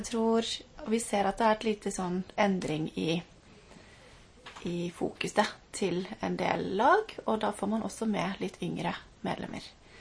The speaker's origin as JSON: {"language": "Norwegian", "town": "Aurland", "region": "Vestland", "country": "Norway", "tie": "born or raised there", "said": "Men ja, jeg vokste opp inne i Aurland på jordbruksskolen der inne. Så ble det bokmålsdialekt med meg. Men jeg er nå sogning i hjertet, selv om det ikke høres sånn ut."}